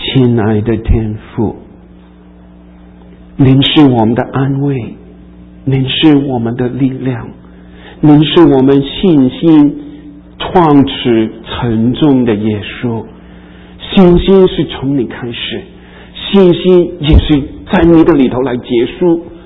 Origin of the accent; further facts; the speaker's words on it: Taiwan; 我们从台湾来的